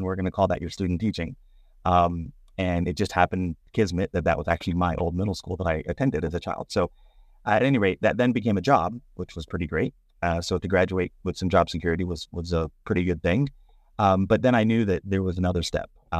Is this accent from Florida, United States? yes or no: yes; Florida, United States; now in Chattanooga, United States; Growing up in Florida and then grad school in Atlanta, and Chattanooga for me is pretty north. But it's been awesome ever since, all 21 years of it.